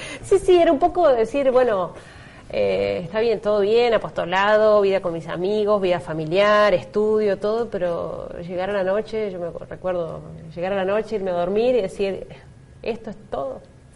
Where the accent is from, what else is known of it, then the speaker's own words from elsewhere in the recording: Villa Mercedes, San Luis, Argentina; Bueno, yo soy de Villa Mercedes, San Luis. Ahí nací, ahí estudié, ahí vive mi familia. Estudié primaria y secundaria en un colegio estatal. Y después comencé la universidad, ahí mismo en Villa Mercedes, Universidad Nacional de San Luis